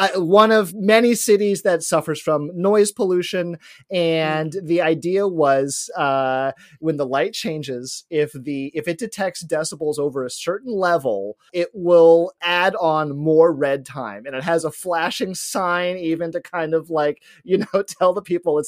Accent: California, United States; also born or lived in Los Angeles / New York City; I've lived in Los Angeles, learned to drive in Los Angeles, and I've also lived in New York City. So growing up in California

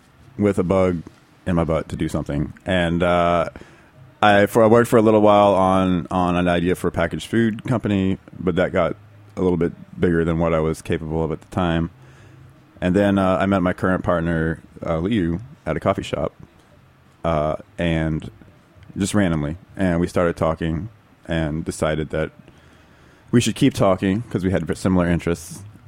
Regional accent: Texas, United States; It's pretty large. I mean, it's bigger than Texas. And I'm from Texas, that's why I bring that up.

